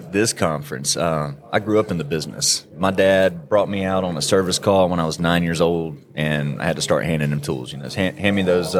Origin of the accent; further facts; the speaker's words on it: the South, United States; I thought it had to have flour in it. I'm from the South, right?